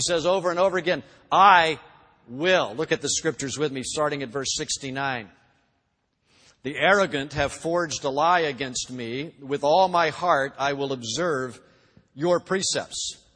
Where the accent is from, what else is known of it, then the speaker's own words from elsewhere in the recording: Ocala, Florida, United States; Steve Spurrier was a big hero of mine growing up in Ocala. I was in Gator Country then.